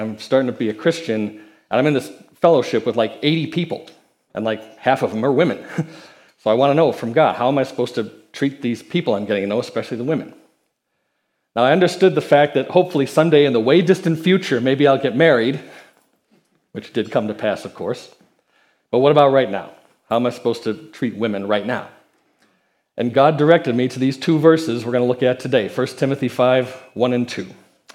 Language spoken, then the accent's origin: English; Chicago, Illinois, United States; moved away as an adult; So I grew up outside of Chicago, and when it came time to apply for colleges, I wanted out. I wanted to be someplace else. So I ended up going to college in Philadelphia